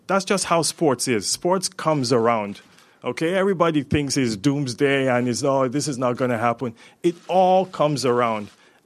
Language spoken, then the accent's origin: English; Zaria, Kaduna State, Nigeria; I'm from Zaria in northern Nigeria, and I find myself here.